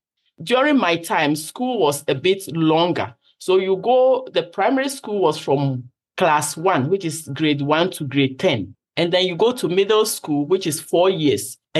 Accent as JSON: {"language": "English", "country": "Ghana", "tie": "born or raised there", "said": "So from the intro, I grew up in Ghana."}